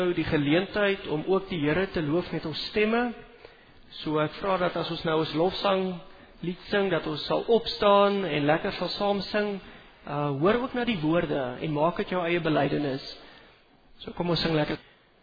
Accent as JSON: {"language": "Afrikaans", "country": "Namibia", "also_born_or_lived": "Northern Cape, South Africa", "said": "Ek kom van Namibia af, my familie bly nog daar, eers Noord-Kaap en toe Namibia toe getrek."}